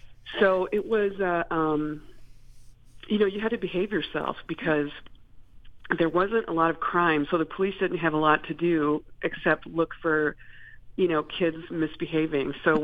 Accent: Fenton, Michigan, United States; No, I'm from Michigan. I was born like at the top of the state, but I grew up and graduated from high school in Fenton, Michigan

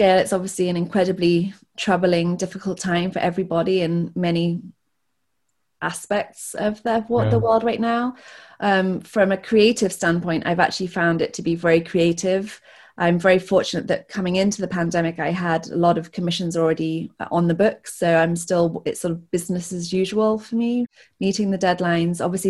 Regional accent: United Kingdom; which was, as a Brit, incredibly exciting.

